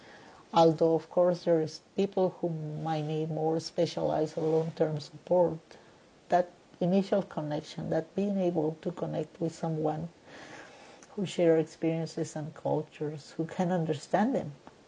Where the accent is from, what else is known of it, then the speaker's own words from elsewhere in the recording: Guatemala; also born or lived in Central America; I am originally from Guatemala, and I am familiar with the living circumstances that refugees leave behind in their home countries. As an immigrant myself, a Guatemalteca and an indigenous person